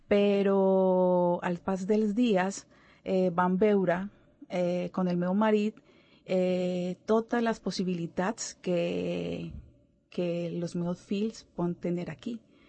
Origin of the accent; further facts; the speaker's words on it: Cali, Valle del Cauca, Colombia; Catalan is a second language; now in Spain; Jo soc colombiana, com ha dit la Lisdaymi. Soc de la ciutat de Cali, la capital de la salsa.